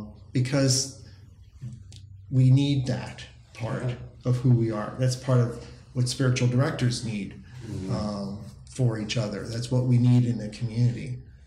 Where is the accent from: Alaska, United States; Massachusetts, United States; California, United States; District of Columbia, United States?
District of Columbia, United States; Washington; I'm from Washington, D.C. area, and I knew between Virginia and Maryland and Washington, D.C., and even maybe even further out, we had people who were near.